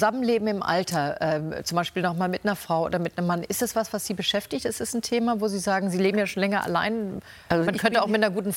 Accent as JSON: {"language": "German", "region": "Hamburg", "country": "Germany", "said": "Jetzt mal als Hamburgerin"}